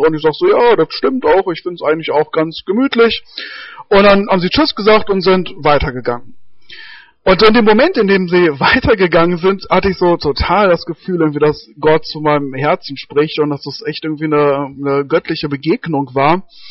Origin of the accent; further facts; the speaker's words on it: North Rhine-Westphalia, Germany; Und es ist bei uns im Ruhrgebiet, ist es eigentlich ähnlich.